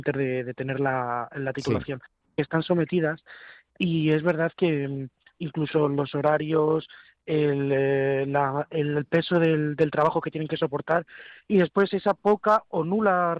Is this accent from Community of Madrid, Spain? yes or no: yes; Madrid, Community of Madrid, Spain; yo que soy aquí de Madrid